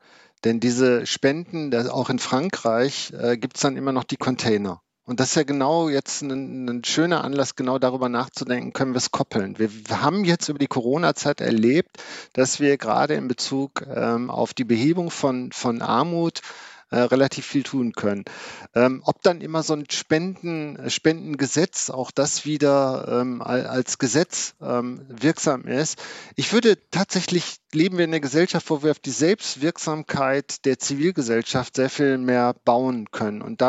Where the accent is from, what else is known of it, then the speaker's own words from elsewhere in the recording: North Rhine-Westphalia, Germany; Ich bin im Ruhrgebiet aufgewachsen.